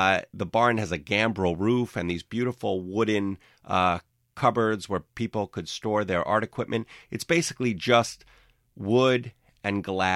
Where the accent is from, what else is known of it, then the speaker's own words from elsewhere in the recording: Englewood, New Jersey, United States; now in New York City, United States; Well, I live in New York City. I grew up in Englewood, New Jersey, just over the George Washington Bridge.